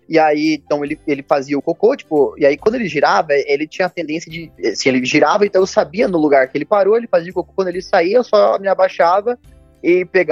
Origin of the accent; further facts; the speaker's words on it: Curitiba, Paraná, Brazil; born there; also born or lived in Cascavel; Nasci em Curitiba e já estive em vários lugares. Agora, esses dias eu tava fazendo uma lista de todos os lugares que eu já morei, mas eu nasci em Curitiba.